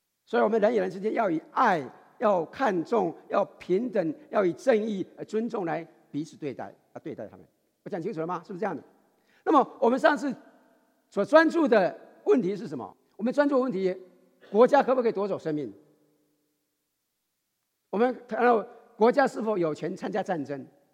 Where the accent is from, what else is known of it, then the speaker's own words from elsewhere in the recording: Taiwan; 我们台湾人、闽南人的话，一出生是一岁